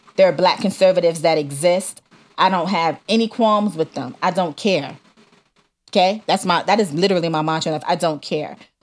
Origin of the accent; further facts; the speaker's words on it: Southern United States, United States; More than anything, I am a Southerner. I'm a black man. I've been raised in a traditionally Democratic city. But my state is pretty conservative, always has been.